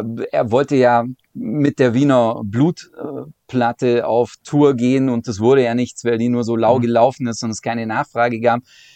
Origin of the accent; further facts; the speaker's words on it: Baden-Württemberg, Germany; ich komme ja aus der Nähe des Bodensees.